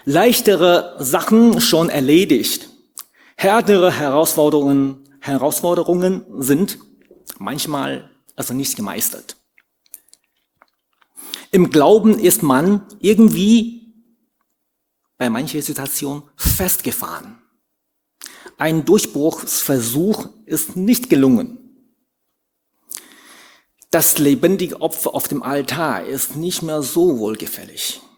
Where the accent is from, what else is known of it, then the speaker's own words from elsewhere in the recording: China; German is a second language; Mir war unbewusst, weil das war mein Dialekt. Das ist alles, alle Leute in meiner Umgebung damals, als in China war, sprechen so.